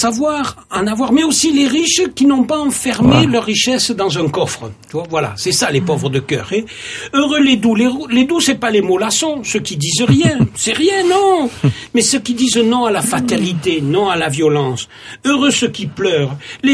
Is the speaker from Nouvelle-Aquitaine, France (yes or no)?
yes; Nouvelle-Aquitaine, France; puisque je suis natif de Gironde, et donc je n'y vais pas pour la Toussaint